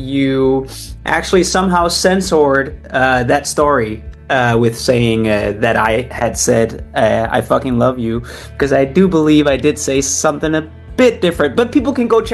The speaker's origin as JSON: {"language": "English", "country": "Denmark", "said": "and I'm from Denmark."}